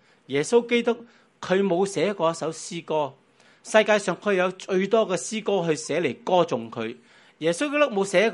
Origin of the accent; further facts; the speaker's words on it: Hong Kong; 我哋香港人最明嘅认罪系咩？系碌卡啫嘛